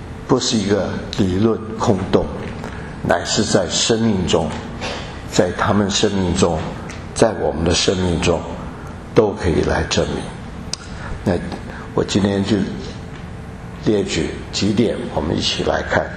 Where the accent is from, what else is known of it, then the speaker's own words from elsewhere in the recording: China; 所以有时候我觉得我们中国人，虽然神是借着以色列百姓来传扬他的真实他的独一，可中国人在古时的时候就知道天地有一位神